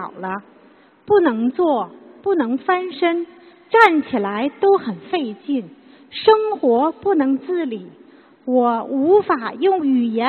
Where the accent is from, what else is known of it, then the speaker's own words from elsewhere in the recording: Beijing, China; 我来自北京，